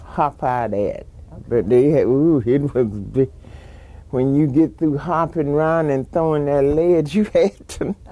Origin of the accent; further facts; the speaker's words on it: Americus, Georgia, United States; born there; Well, I was born in Americus, Georgia.